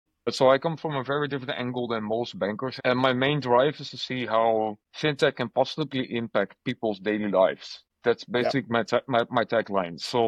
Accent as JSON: {"language": "English", "country": "Netherlands", "tie": "born or raised there", "said": "If I would walk on the street in the Netherlands, in my hometown, and I would start talking smack about blockchain to some random shop owner, he's just going to look at me like, I don't get it, you know?"}